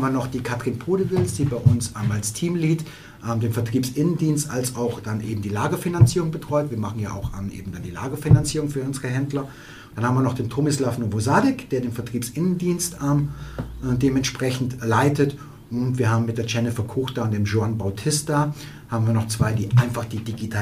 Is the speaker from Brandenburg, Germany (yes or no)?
no; Baden-Württemberg, Germany; ich komme aus dem Schwoberländle.